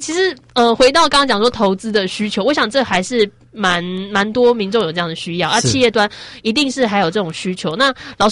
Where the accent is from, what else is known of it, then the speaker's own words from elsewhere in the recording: Taiwan; 就算我们台湾人很爱买的那些哦